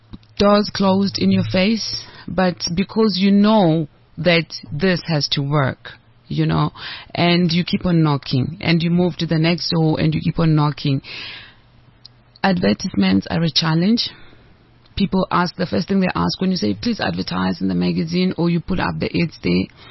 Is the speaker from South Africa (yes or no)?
yes; South Africa; So I'm South African Swazi.